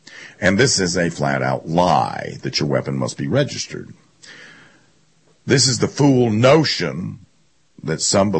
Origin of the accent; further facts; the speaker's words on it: South Carolina, United States; This is an excerpt from a test from an eighth grade girl in South Carolina, my home state.